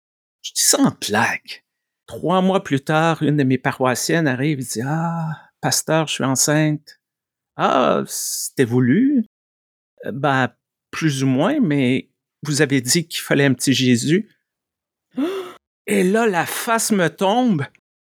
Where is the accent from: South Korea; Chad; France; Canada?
Canada; Quebec; Dans ma jeunesse au Québec, j'ai grandi dans l'époque post-Vatican II, l'époque des prêtres cool.